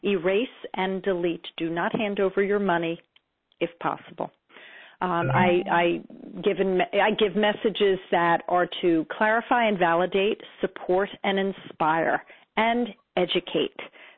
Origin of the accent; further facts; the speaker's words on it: New York, United States; Well, I'm from Long Island, and now I live in New York.